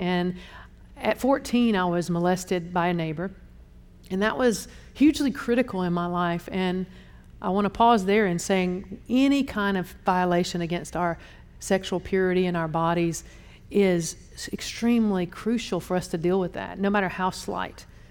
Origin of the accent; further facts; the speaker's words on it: Conyers, Georgia, United States; And I was raised in Atlanta, Georgia, Conyers, Georgia, actually, and raised by a really good home.